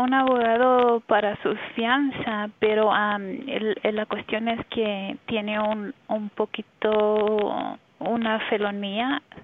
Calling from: New Mexico, United States; Desde Nuevo México.

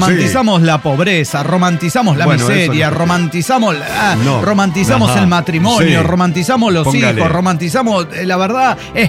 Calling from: Toluca, State of Mexico, Mexico; Soy el ilusionado de Toluca y les quiero un vergo.

